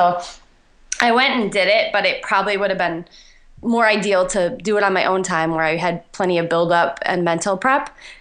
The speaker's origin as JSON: {"language": "English", "town": "Kenosha", "region": "Wisconsin", "country": "United States", "tie": "born or raised there", "said": "there was a very historic 10K on Thanksgiving in my hometown, Kenosha, Wisconsin."}